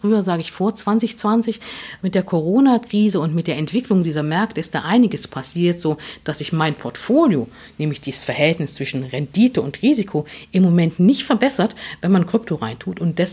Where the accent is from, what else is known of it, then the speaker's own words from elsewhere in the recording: East Germany, Germany; ich bin natürlich noch in der DDR aufgewachsen